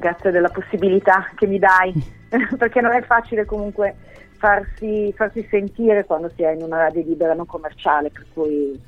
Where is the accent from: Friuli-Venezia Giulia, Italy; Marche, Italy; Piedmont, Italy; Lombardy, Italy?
Lombardy, Italy; Milan; accent: Milanese; E dall'accento si sentirà che sono anch'io mezzo milanese, nel senso che ho passato gran parte della mia vita lì